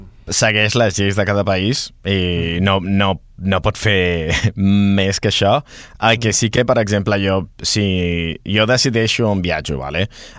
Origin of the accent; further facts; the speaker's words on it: Viladecans, Catalonia, Spain; also born or lived in Barcelona; Jo vaig néixer a Barcelona, però vaig créixer a Viladecans.